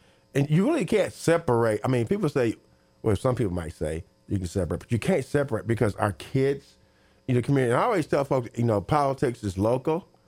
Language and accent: English; Terre Haute, Indiana, United States; And I'm from Terre Haute, and I went to ISU in 1974.